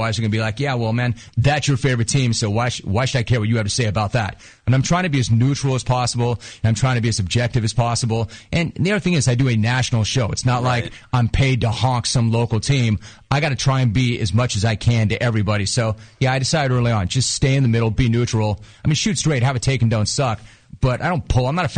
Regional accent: Los Angeles, California, United States; So, yeah, I'm like you. I grew up in Los Angeles. I was a huge Laker fan

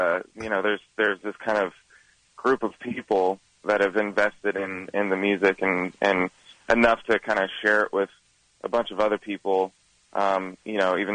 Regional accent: Columbus, Ohio, United States; We're from Columbus, so we love playing in the Midwest.

